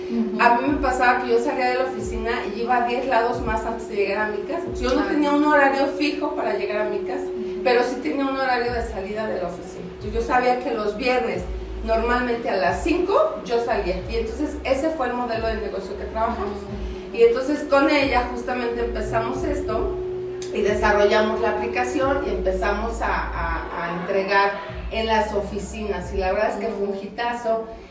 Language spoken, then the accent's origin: Spanish; Comitán, Chiapas, Mexico; Te quiero platicar que yo soy chiapaneca, ¿no? Soy orgullosamente comiteca, y en mi infancia siempre existió una bebida de cacao.